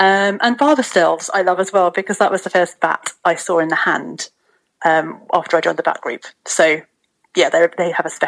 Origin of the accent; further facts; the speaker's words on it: Wales, United Kingdom; I grew up in Mid Wales